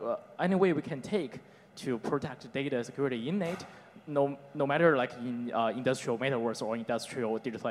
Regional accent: China; I'm from China. I also graduated from Tsinghua University, so we are from same university.

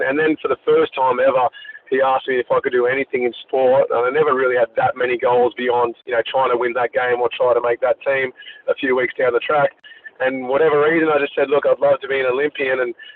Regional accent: Gloucester, New South Wales, Australia; Where I grew up in country New South Wales is rugby league territory.

